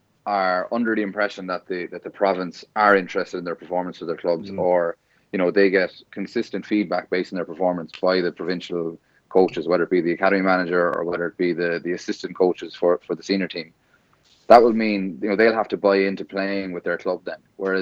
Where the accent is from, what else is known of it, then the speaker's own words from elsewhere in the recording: Crosshaven, Munster, Ireland; I'm from Crosshaven, I'm not from Cork City